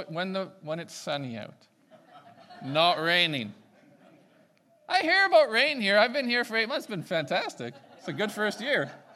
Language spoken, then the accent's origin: English; Prince Rupert, British Columbia, Canada; My story was, as a young person, growing up in Prince Rupert, working at BC Packers.